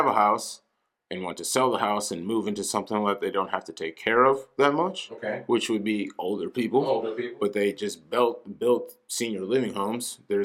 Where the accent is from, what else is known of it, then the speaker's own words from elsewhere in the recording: Kenosha, Wisconsin, United States; I would love to feel like no one is, but to me, as just a lifelong citizen, I've born and raised in Kenosha, Wisconsin.